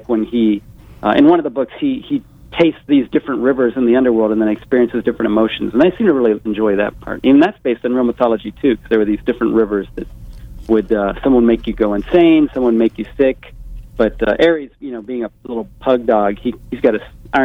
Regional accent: St. Petersburg, Florida, United States; I grew up there, so I grew up in St. Pete.

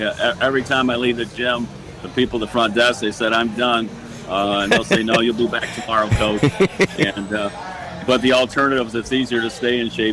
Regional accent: Rochester, New York, United States; Yes, I'm from Rochester, New York. Victor, New York is just a suburb of Rochester, and graduated from Victor High School in the Finger Lakes.

